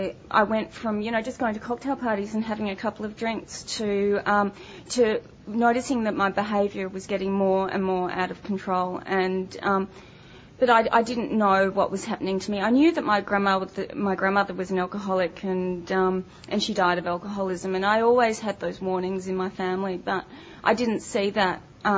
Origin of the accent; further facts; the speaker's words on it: Melbourne, Victoria, Australia; I grew up in Melbourne, and I was essentially, as a kid, I was a good girl. I went to church, I was in the church choir